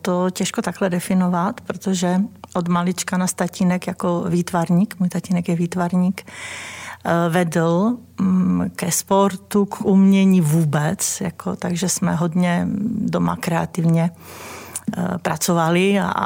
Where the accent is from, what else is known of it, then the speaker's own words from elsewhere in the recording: Malčice, Košice Region, Slovakia; also born or lived in Michalovce; Já jsem se narodila sice v Michalovcích, ale žila jsem 8 let na vesnici, která se jmenovala Malčice. Správně Malčice, protože to je východ. A v podstatě jsem vyrůstala s několika generacemi